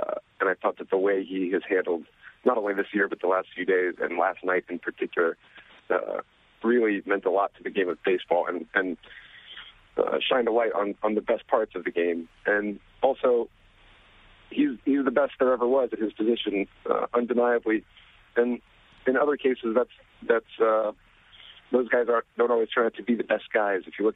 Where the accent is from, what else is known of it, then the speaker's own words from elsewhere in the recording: Midwest, United States; I'm a Midwesterner, and I really can't bring myself to like the Yankees.